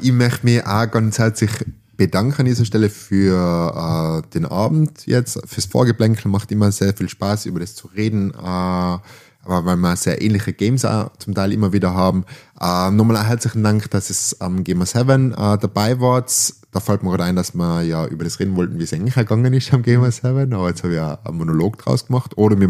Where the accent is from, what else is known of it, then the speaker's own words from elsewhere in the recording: Stams, Tyrol, Austria; Nein, ich bin ja aus Stamms, bin ja Oberlandler